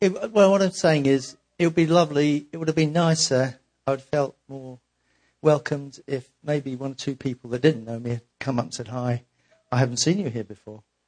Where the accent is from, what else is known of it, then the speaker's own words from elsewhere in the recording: United Kingdom; now in Canada; Well, I'm not Canadian. My wife is now. So it's British, so it's interesting coming into a different culture.